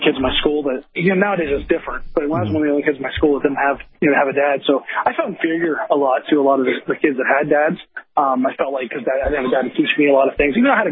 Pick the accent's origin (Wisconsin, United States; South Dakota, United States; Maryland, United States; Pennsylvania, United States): Pennsylvania, United States; Well, I grew up in Pennsylvania.